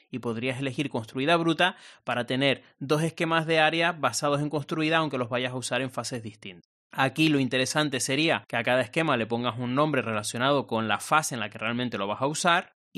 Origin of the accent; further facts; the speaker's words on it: Argentina; Soy de Argentina y trabajo en una constructora.